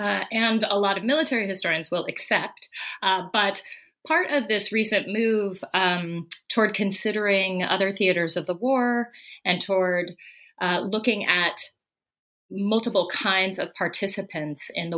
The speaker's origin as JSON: {"language": "English", "region": "Colorado", "country": "United States", "tie": "born or raised there", "said": "Because growing up in Colorado, I had actually never heard that there was any kind of Civil War history that involved Colorado soldiers"}